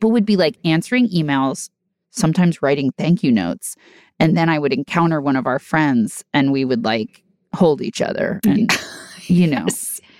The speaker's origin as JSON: {"language": "English", "region": "New Jersey", "country": "United States", "said": "Again, I am from New Jersey, and is this a mafia podcast? Maybe."}